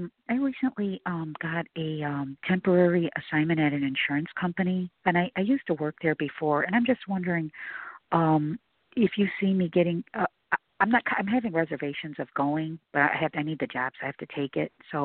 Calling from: Chicago, Illinois, United States; I'm from Chicago.

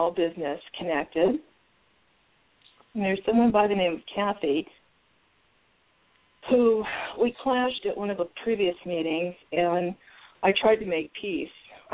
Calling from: Arizona, United States; I'm calling you from Arizona.

